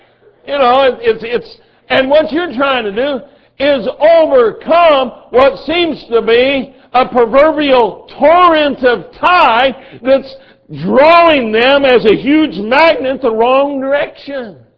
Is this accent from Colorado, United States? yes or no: yes; Colorado, United States; Even though virtually every boy I grew up with in Southern Colorado had guns or access to guns and ammunition